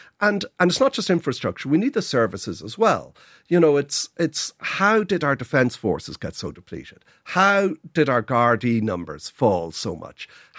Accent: Dundrum, County Dublin, Ireland; You know, I grew up in Dundrum. Dundrum is a really well-connected part of the city.

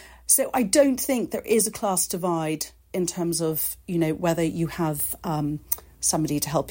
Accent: Leinster, Ireland; from County Carlow

